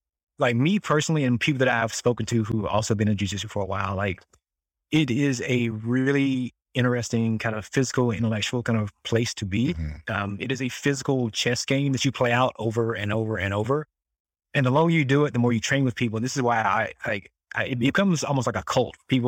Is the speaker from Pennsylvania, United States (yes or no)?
no; North Carolina, United States; So I grew up in the South, like, same small town I actually still live in, this little small 600 people town in southeastern North Carolina. And it is definitely the South.